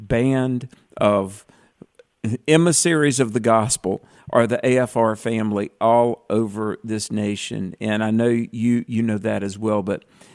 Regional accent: North Carolina, United States; And we're going to start with Andy in North Carolina, my home state of North Carolina.

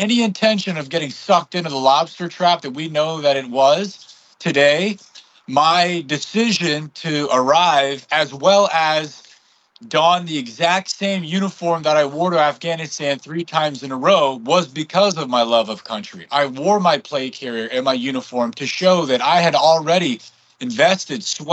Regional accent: Reno, Nevada, United States; So to make a long story short, I was raised in Reno, Nevada, and taught to love what the founding fathers put into motion.

